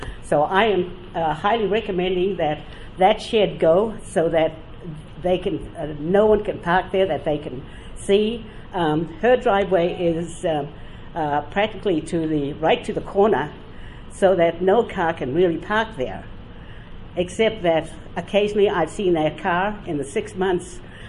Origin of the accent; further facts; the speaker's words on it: New Zealand; also born or lived in Boston, United States / New York, United States; I had a beautiful Boston accent for 5 years. I stayed in New York, went home to New Zealand, and now I have my accent back.